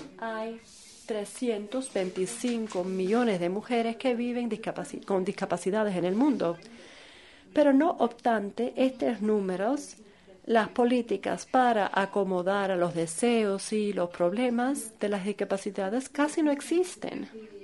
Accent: South Korea; Spanish is a second language; moved away as an adult; yo vengo de Corea.

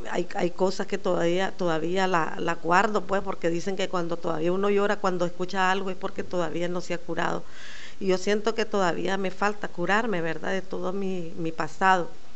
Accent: San Rafael del Sur, Managua, Nicaragua; soy de San Rafael del Sur, soy directora de un centro que me costó montarlo

